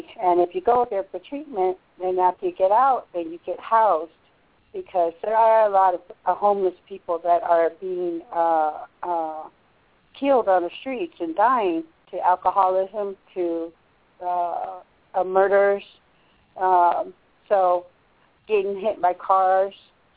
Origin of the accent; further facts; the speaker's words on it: South Dakota, United States; I am from the Sichangu Lakota Nation. I am only one tribe only. I am not mixed. And from South Dakota. My mother abandoned me, and so that's when my homelessness began. I was raised in non-Native homes